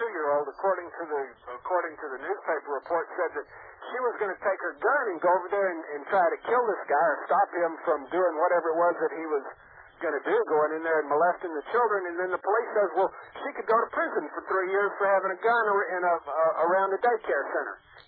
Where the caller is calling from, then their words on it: Lake City, Texas, United States; I'm calling you from Lake City, Texas.